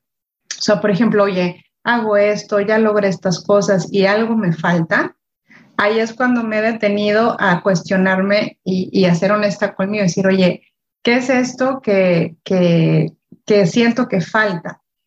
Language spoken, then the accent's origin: Spanish; Mexico; Yo soy de México, entonces en la parte del sur empecé por ahí el voluntariado y luego ya me fui a Perú y otras partes de América.